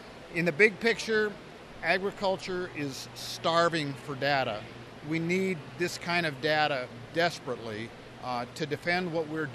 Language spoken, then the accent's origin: English; Dysart, Iowa, United States; I farm in northern Tama County. My hometown is Dysart, Iowa.